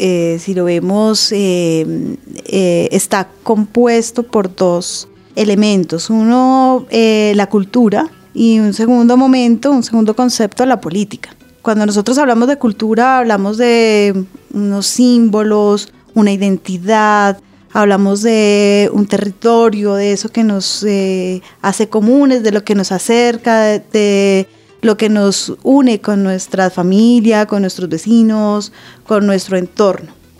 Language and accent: Spanish; Colombia; Por eso nosotros como colombianos somos muy parecidos en nuestra forma de relacionarnos políticamente con nuestros vecinos ecuatorianos, peruanos, bolivianos, venezolanos o mexicanos.